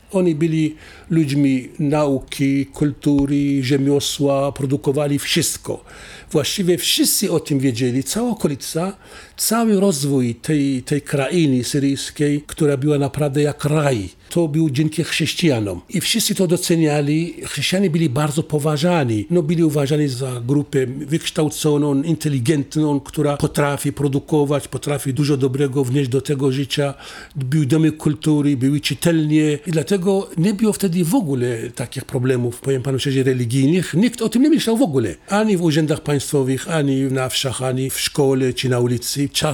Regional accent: Syria; first language Aramaic; Polish is a second language; now in Poland; Wszyscy mieszkańcy mojej wsi, znajdujący się w części północno-wschodniej Syrii, mówili po aramejsku.

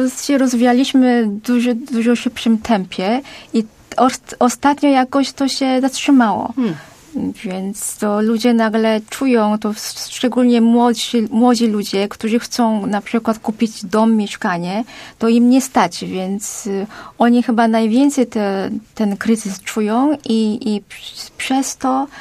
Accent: Seoul, South Korea; Polish is a second language; now in Wrocław, Poland; jestem z Seulu

